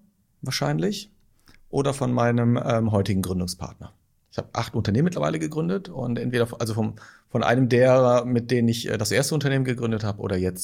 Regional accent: Düren, North Rhine-Westphalia, Germany; bis nach Hause, bis zum Satellitenviertel, wo ich aufgewachsen bin.

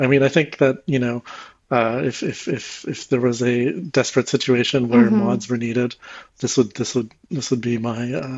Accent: Canada; So my favorite hockey team, the Vancouver Canucks, have been bad for almost the entirety of the time I've spent living in Europe.

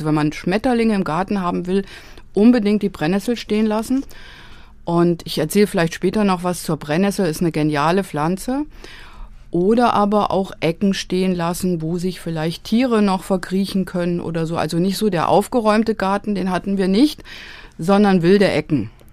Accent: Oberbeisheim, Hesse, Germany; Ich bin auf dem Land aufgewachsen, in Oberbeisheim.

